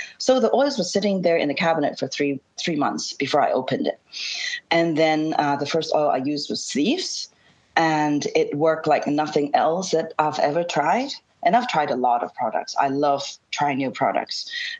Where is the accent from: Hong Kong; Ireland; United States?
Hong Kong; So, okay, so I'm from Hong Kong.